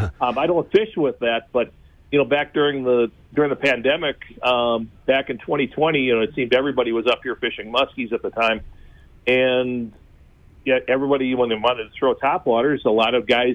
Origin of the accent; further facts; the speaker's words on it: West Bend, Wisconsin, United States; I grew up in West Bend, north of Milwaukee, and there were some lakes there that had pretty good bass fishing